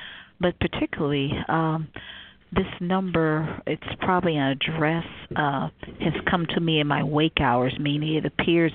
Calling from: Cleveland, Ohio, United States; I'm calling from Cleveland, Ohio.

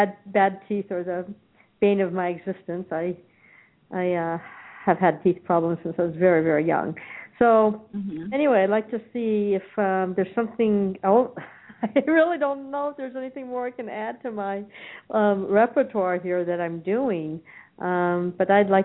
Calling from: Arizona, United States

